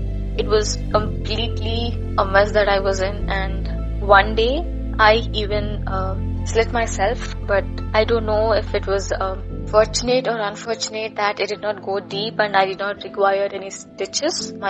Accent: Andhra Pradesh, India; I am from Andhra Pradesh

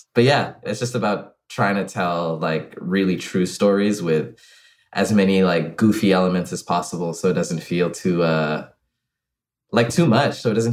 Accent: Ghana; growing up in Ghana, the only thing that was holding me and my friends back from feeling like we lived in a utopia

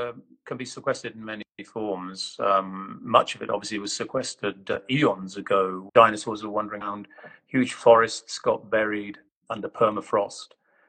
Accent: Wales, United Kingdom; I sound like an Englishman and act like an Englishman, I suppose, but I am Welsh.

